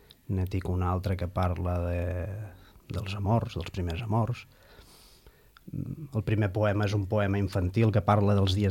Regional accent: La Selva del Camp, Catalonia, Spain; also born or lived in Reus; jo vaig néixer a Reus, vaig viure a la Selva del Camp fins als 14 anys

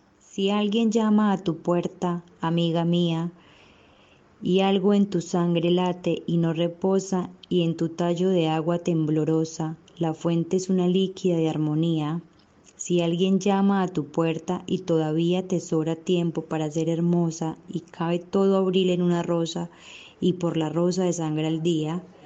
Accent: Colombia; first language Spanish; Catalan is a second language; Soc de Colòmbia, soc colombiana. Meva llengua materna és el castellà.

